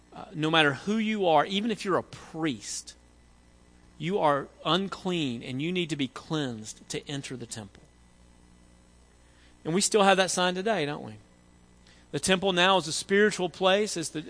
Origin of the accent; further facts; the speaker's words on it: Tennessee, United States; I grew up in West Tennessee